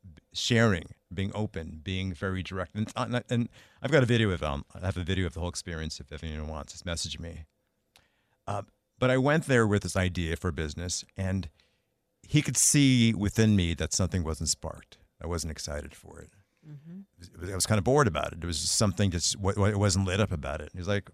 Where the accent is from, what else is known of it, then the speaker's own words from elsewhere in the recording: Queens, New York, United States; growing up in Queens, New York, in Jackson Heights, Queens